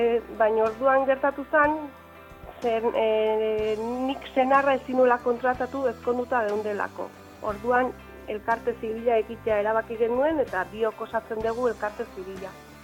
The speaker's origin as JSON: {"language": "Basque", "town": "Gabiria", "region": "Basque Country", "country": "Spain", "tie": "born or raised there", "said": "Baztarrikan jaio nintzen eta bertan bizi naiz."}